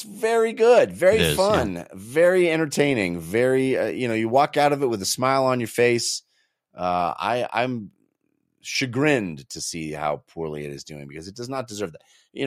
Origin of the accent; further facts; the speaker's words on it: California, United States; I'm not one of them. I was a California boy. I didn't have ice skating much when I was growing up.